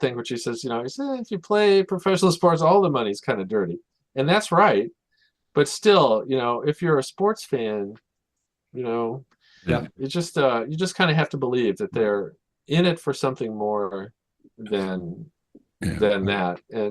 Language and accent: English; Kansas City, United States; I was watching with a friend of mine. I grew up with in Kansas City.